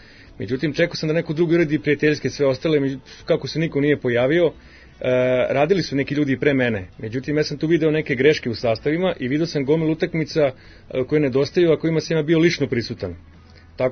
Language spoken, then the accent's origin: Serbian; Ripanj, Belgrade, Serbia; Našao sam utakmicu iz mog Ripnja, ja sam odrastao u Ripnju, do osmog razreda